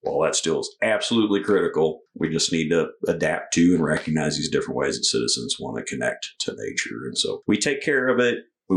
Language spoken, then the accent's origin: English; Lincoln, Missouri, United States; Grew up here. I tell folks I grew up in Lincoln, not Nebraska.